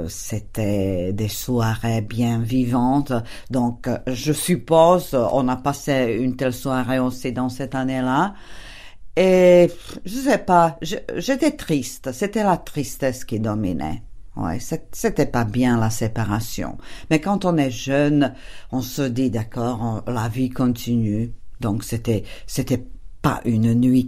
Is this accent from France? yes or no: no; Hnúšťa, Banská Bystrica Region, Slovakia; now in Prague, Czechia; En Slovaquie, je viens de la Slovaquie centrale, d'une petite ville qui s'appelle Hnúšťa